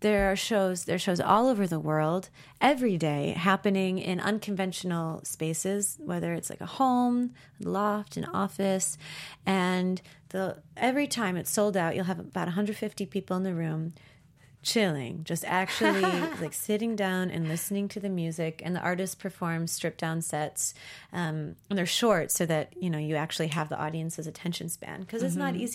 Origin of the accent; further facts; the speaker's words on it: Chicago, Illinois, United States; which was crazy because I'm from Chicago.